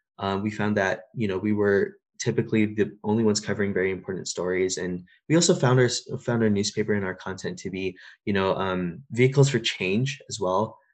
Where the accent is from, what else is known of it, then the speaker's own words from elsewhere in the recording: India; moved away; I'm an Indian Muslim immigrant, you know, and there are many narratives I feel that are missing.